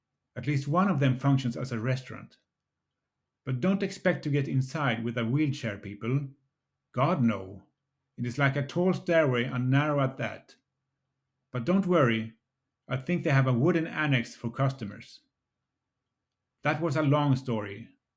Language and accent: English; Lund, Skåne, Sweden; if you ever visit my hometown of Lund with the intention to enter that short road.